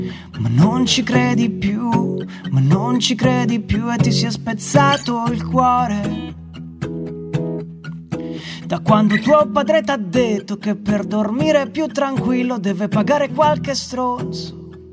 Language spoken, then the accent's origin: Italian; Abruzzo, Italy; now in Rome, Italy; sono abruzzese, trapiantato a Roma adesso da quasi 8 anni, quindi sono fisso.